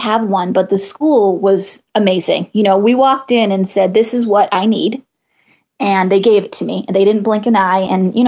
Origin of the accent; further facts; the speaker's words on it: Malden, Massachusetts, United States; I grew up in Malden, Massachusetts.